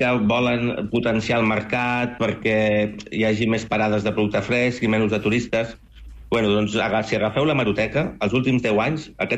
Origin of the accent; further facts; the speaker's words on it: Catalonia, Spain; nosaltres som pagesos del Baix Llobregat, portem 147 anys a la mateixa cantonada